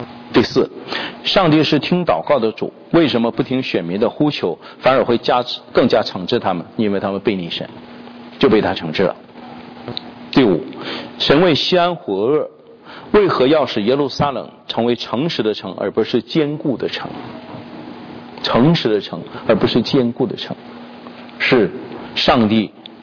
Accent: China; 我是中国人

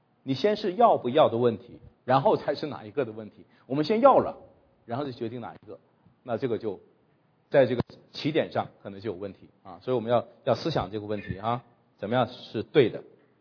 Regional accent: China; 恨不得一脚踏上去让他永世不得翻身哈，这是我们中国人处理对自己敌对的。

